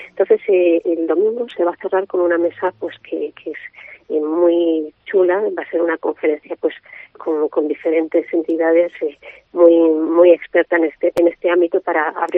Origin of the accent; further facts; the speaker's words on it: Moralzarzal, Community of Madrid, Spain; Yo soy de Morazarzal